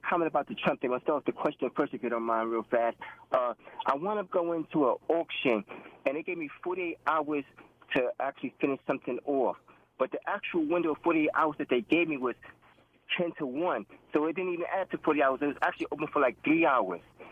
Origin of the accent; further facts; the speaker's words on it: Brooklyn, New York, United States; now in Philadelphia, United States; I'm in West Philadelphia right now, but I'm from Brooklyn, New York.